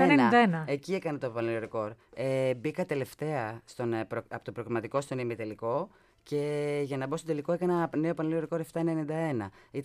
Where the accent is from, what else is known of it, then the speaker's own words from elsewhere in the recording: Mandra, Attica, Greece; Ήμασταν παιδιά, εγώ είμαι από τη Μάνδρα, στη Μάνδρα Τικισμένο.